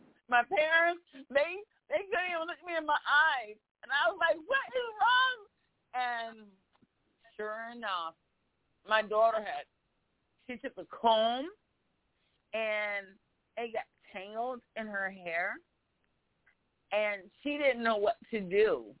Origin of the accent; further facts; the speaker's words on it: Vallejo, California, United States; I'm originally from California.